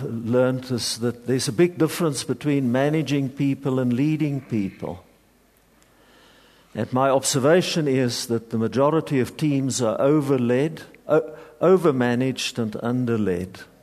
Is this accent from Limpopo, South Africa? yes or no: no; Bultfontein, Free State, South Africa; So I grew up in the Free State Platteland in a little dorp called Bultfontein.